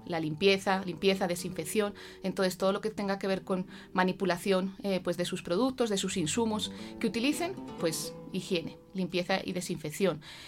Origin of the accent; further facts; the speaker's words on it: Madrid, Community of Madrid, Spain; now in Colombia; yo soy española, yo soy de Madrid. Yo me formé tanto mi pregrado como mi posgrado en la Universidad Complutense de Madrid.